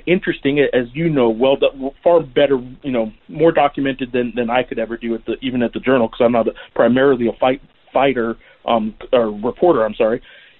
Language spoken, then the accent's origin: English; New Mexico, United States; Born and raised in New Mexico, I couldn't even tell you.